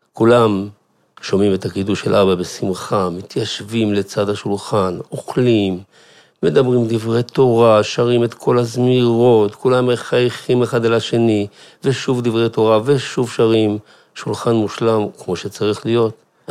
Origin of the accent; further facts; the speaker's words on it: Bnei Brak, Tel Aviv District, Israel; born there; moved away as an adult; now in Jerusalem, Israel; נולדתי בבני ברק, עברתי את המסלול הרגיל של ילד נער חרדי, תלמוד תורה, חיידר, ישיבה קטנה, ישיבה גדולה, כולל. לפני כ-35 שנה הקמתי את ביתי בירושלים